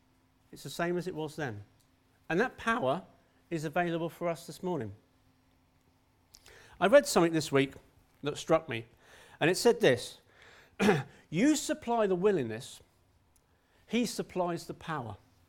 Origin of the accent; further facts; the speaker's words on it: Maidenhead, South East England, United Kingdom; 53 in September. That is old, yeah, you're right. I was born in Maidenhead, raised in Maidenhead, and I still live in Maidenhead. You can tell I'm a wanderer by nature. My mum and dad weren't Christians. God saved me at the age of 11